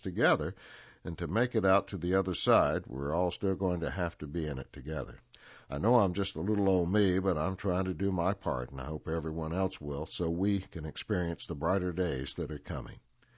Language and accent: English; United States; growing up in the Smokies was all about family and friends who feel like family.